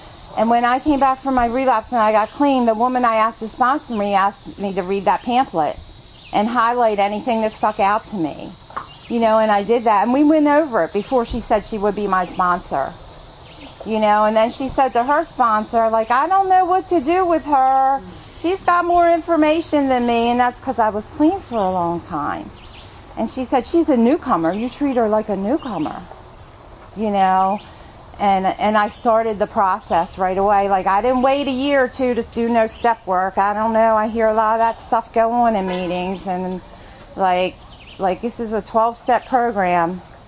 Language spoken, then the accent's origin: English; Baltimore, Maryland, United States; now in Pennsylvania, United States; I didn't get clean up here in Pennsylvania. I'm from Baltimore, Maryland. That's where I got clean at. I moved up here 5 years ago.